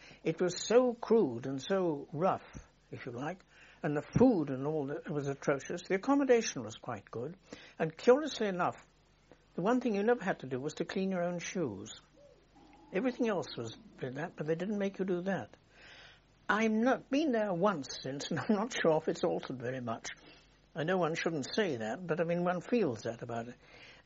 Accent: Clifton, East Midlands, United Kingdom; born there; I was born on January the 28th, 1898, at Clifton Vicarage, near Ashburn, in Derbyshire. And my father was the vicar there.

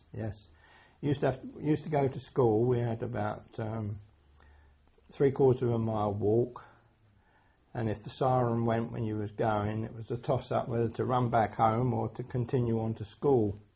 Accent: Edmonton, London, United Kingdom; I was born in Edmonton, North London.

